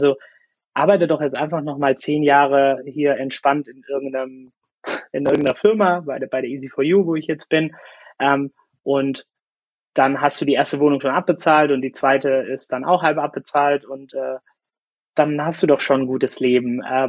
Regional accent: Swabia, Germany; ich mich diesbezüglich jetzt eigentlich mehr als Weltbürger sehe und auch ein bisschen noch als stolzer Schwabe.

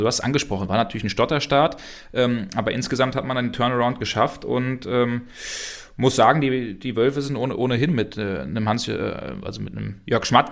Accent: Hesse, Germany; Ich bin doch ein alter Hesse. Aber wenn man das vielleicht so manchmal noch raushört, wenn ich ein bisschen zu schnell spreche.

